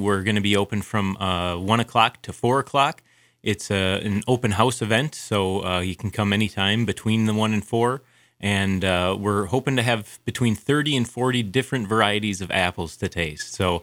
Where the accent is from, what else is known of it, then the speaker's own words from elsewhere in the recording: Wisconsin, United States; now in Sandpoint, United States; So I'm originally from Wisconsin, as I'm sure some of you listeners can tell from my voice.